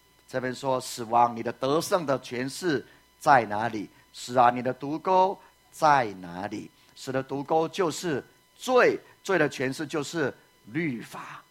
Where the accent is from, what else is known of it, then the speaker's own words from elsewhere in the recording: Puli, Nantou County, Taiwan; 我小时候住在埔里啊，